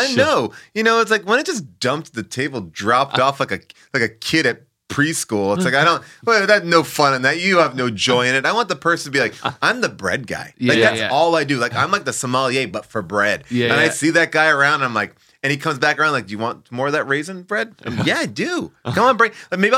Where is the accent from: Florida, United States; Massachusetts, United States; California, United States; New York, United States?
New York, United States; Long Island; I grew up in Long Island, which is a suburb of New York City